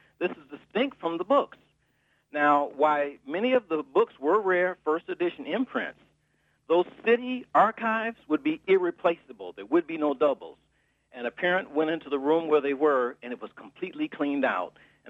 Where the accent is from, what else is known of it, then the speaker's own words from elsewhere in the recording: Highland Park, Michigan, United States; also born or lived in Detroit; I was born in Detroit and raised in Highland Park